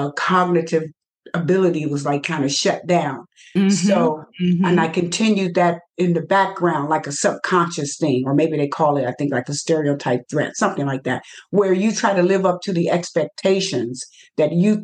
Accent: Cincinnati, Ohio, United States; Because I'm from Cincinnati, Ohio.

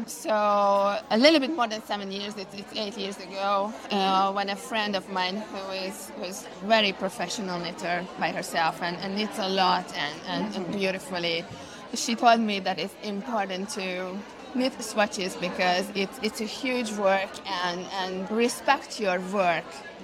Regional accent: Hungary; I'm from Hungary. I live in the capital of Budapest with my small family.

